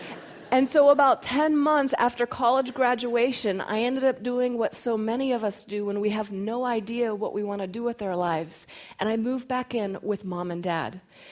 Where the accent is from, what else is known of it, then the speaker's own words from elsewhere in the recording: Colorado, United States; also born or lived in Florida / North Carolina; even though I was born in Florida and grew up in North Carolina and primarily spent my formative years in Colorado, wherever we lived, we attended a different church or denomination.